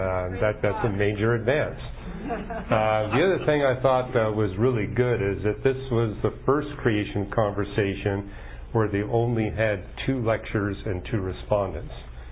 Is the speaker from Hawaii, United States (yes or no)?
no; California, United States; I'm from California. I bring you greetings from the state of California, which is the only state in the union that's mentioned the Bible.